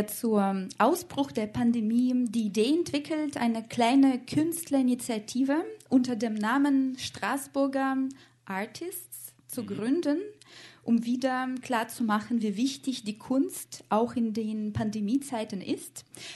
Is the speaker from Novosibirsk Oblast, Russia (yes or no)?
no; Moscow, Russia; Ich komme aus Moskau, aus der Hauptstadt.